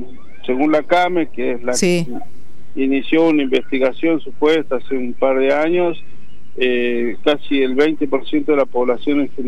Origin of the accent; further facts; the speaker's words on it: Argentina; Ah, como argentino es súper orgulloso.